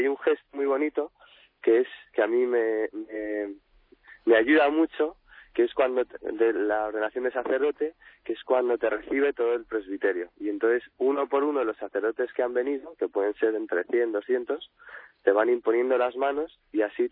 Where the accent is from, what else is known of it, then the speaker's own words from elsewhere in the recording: Madrid, Community of Madrid, Spain; born there; Pues soy un neopresbítero desde hace apenas 3 semanas. Tengo 27 años, nacido en Madrid y ahora estoy en la parroquia de Villanueva de la Cañada, de vicario.